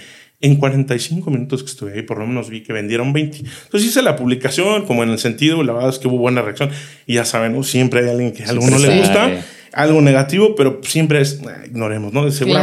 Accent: Querétaro, Mexico; Yo a veces no sé si soy queretano o soy cibateño, ¿no?

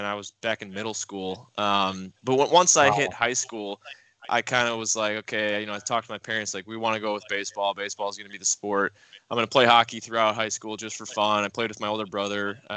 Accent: Michigan, United States; also born or lived in Chicago; because I grew up in Michigan and we moved back to Chicago

